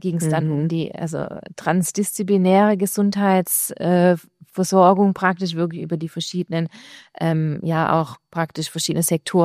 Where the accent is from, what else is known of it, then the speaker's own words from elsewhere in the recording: Baden-Württemberg, Germany; now in Innsbruck, Austria; ich komme ja aus Baden-Württemberg.